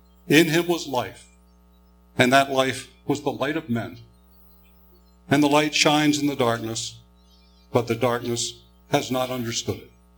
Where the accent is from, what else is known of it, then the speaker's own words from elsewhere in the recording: Maryland, United States; I grew up in Maryland, just north of Baltimore, and I remember attending Sunday school and church from first grade all the way up through senior high.